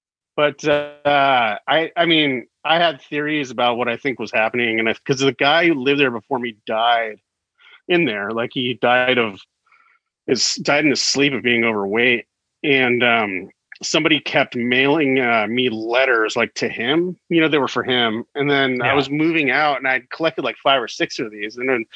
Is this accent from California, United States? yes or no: yes; Danville, California, United States; also born or lived in Concord / Alamo / San Francisco; I was raised like in Danville, Concord, Alamo, which is like east of Oakland, like suburbs.